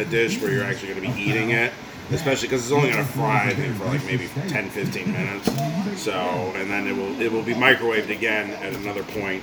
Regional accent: Chicago, Illinois, United States; Well, we're from Chicago. We can eat a lot.

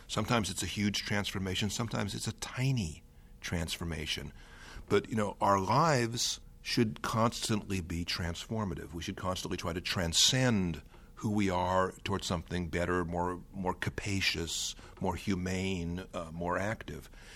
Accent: United States; I'm an American, I love America

